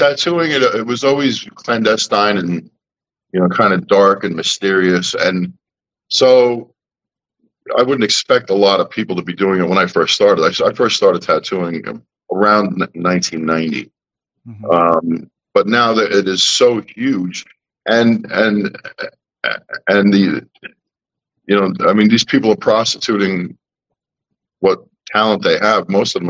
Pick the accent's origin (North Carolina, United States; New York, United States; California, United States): New York, United States; New York City; I was born and raised in New York City.